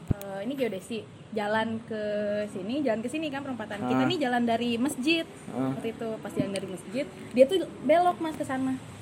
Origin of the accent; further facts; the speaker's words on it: Bandung, West Java, Indonesia; born there; Aku lahir di Bandung 16 Oktober 97.